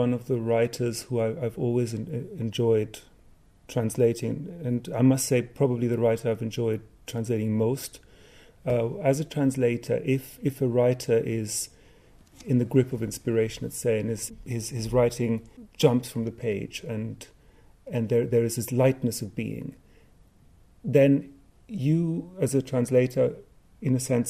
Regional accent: Greece; first language German; English is a second language; I've done quite a bit of German, which is my mother tongue as well, and Greek, which is in a sense also my mother tongue. I grew up there.

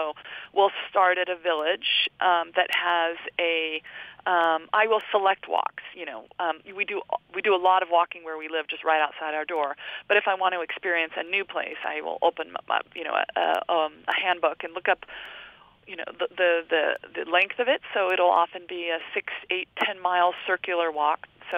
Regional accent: California, United States; I discovered that England it fits in the bottom of my home state of California

